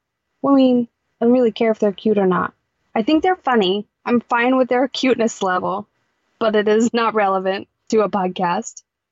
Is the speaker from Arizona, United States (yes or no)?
yes; Arizona, United States; because growing up in Arizona and with our step family, just being Hispanic and just like little kids running around everywhere